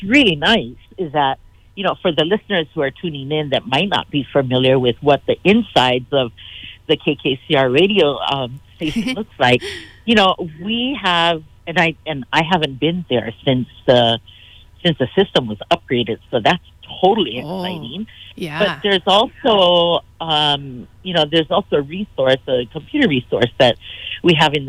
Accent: Kauai, Hawaii, United States; I'm a kumuhula and I'm a native Hawaiian born and raised on Kauai

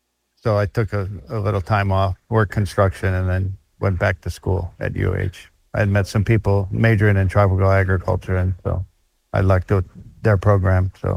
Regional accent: Chicago, Illinois, United States; also born or lived in Florida; Chicago and Florida.

